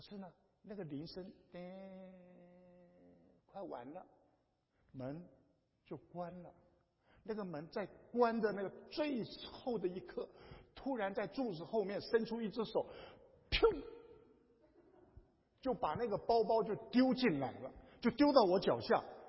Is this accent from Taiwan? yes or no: yes; Taiwan; 你们美国护照很容易，可是我是台湾的护照，在那边连办事处都没有